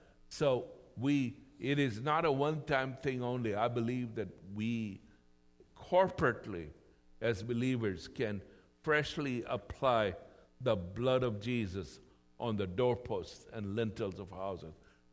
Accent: Germany; And then later we immigrated to Germany. And I grew up in Germany. I'm a Christian.

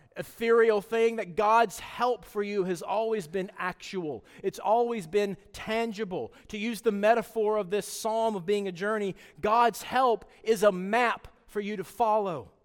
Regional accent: the South, United States; sorry, but I'm from the South, so I say Baal because it's easier to remember.

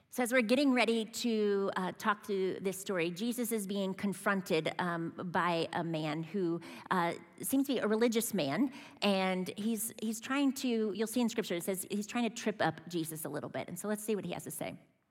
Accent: Midwest, United States; I actually remember hearing that in my childhood growing up in the Midwest, that kind of sentiment, that phrase.

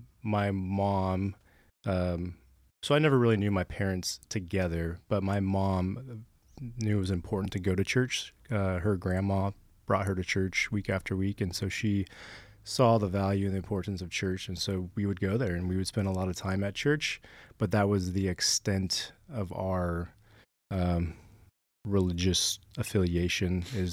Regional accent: California, United States; So anyways, so it started in Southern California. That's where I grew up, born and raised in SoCal.

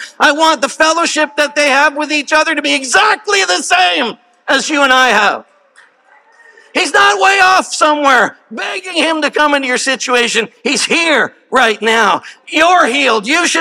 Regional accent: Jamaica; I am Jamaican.

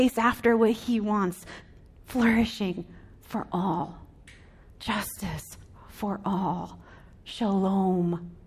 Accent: Illinois, United States; As a lot of you know, I grew up in the Chicago suburbs in Illinois.

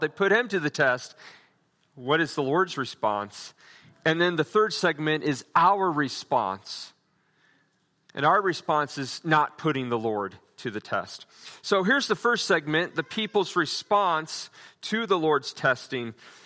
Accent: Nebraska, United States; The dumbest one, in my opinion, that comes to my mind sadly occurred in my home state of Nebraska.

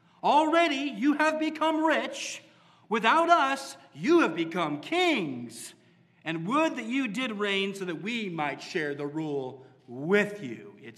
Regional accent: Iowa, United States; Iowa nice is a cultural label that is sometimes used to describe the people of my home state.

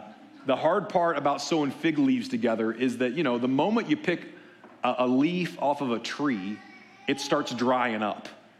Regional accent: Missouri, United States; I'm from Southwest Missouri. We're like hillbillies down there, right?

